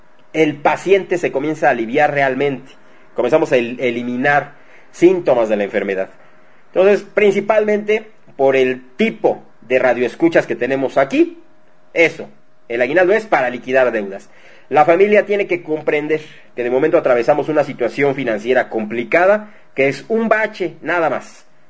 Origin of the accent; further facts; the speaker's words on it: Mexico; No tenemos que despilfarrar porque así somos los mexicanos, ¿a poco no?